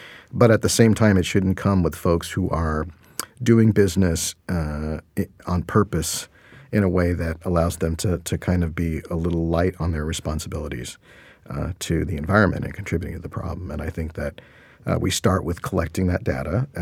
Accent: San Diego, California, United States; You know, I'm a native of San Diego. I grew up in South Bay. I grew up hanging out down by Imperial Beach and Camp Surf.

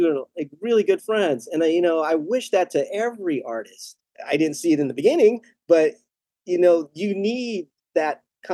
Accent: San Diego, California, United States; now in Oakland, United States; I grew up in Paradise Hills, that's southeast San Diego, and I went to Robert E. Lee Elementary.

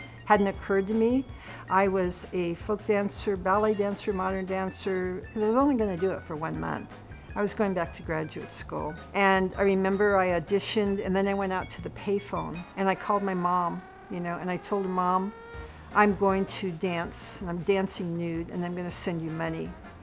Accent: Oklahoma City, Oklahoma, United States; born there; I was born in Oklahoma City, Oklahoma. Midwest, through and through.

